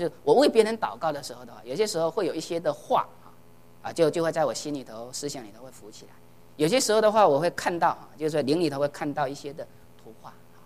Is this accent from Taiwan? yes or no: no; China; 我们中国人热闹惯了，对不对？